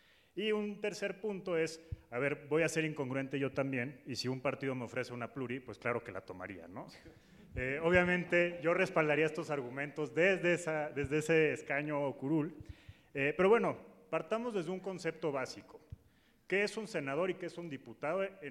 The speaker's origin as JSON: {"language": "Spanish", "region": "Mexico City", "country": "Mexico", "said": "soy de aquí, soy chilango"}